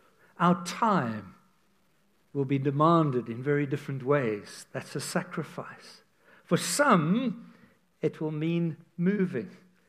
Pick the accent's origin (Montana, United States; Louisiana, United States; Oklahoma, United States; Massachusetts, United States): Montana, United States; Serious? We're from Montana.